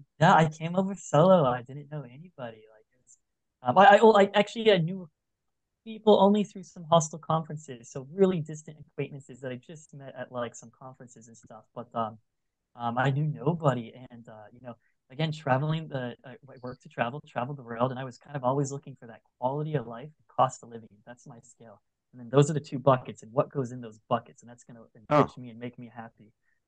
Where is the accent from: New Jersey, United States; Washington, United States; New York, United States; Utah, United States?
Washington, United States; now in Portugal; So I actually come from a bit of a small farm background, growing up in Washington. We had 15 acres